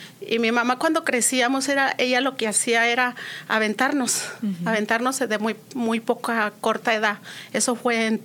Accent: González Ortega, Zacatecas, Mexico; born there; por parte de mi esposo, yo soy del estado de Zacatecas. Uh-huh. En un pueblito que se llama González Ortega.

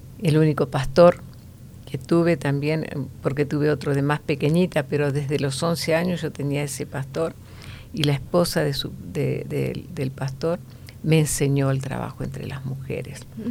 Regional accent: Argentina; comencé muy joven el trabajo, siendo en mi país, Argentina

